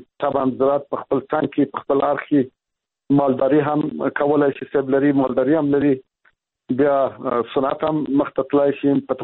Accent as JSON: {"language": "Pashto", "country": "Afghanistan", "tie": "born or raised there", "said": "زه خو په دې هیواد کې لوی شوی یم، د ژوند په افغانستان کې تیر کړی دی."}